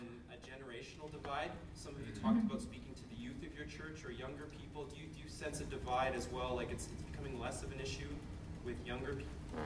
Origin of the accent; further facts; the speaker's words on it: Canada; I'm a Canadian, and so I'm sorry.